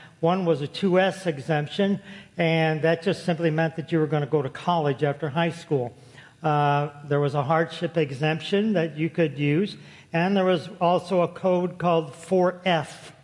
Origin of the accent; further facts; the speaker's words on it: St. Louis, Missouri, United States; born there; My background is I was born in St. Louis, Missouri. I was raised as a Catholic all the way up through my high school years.